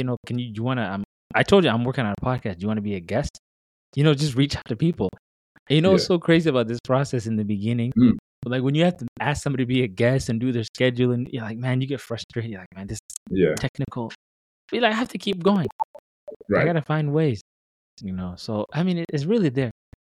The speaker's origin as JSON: {"language": "English", "country": "United States", "tie": "born or raised there", "lives_now": "South Sudan", "said": "I grew up in America. I live in South Sudan."}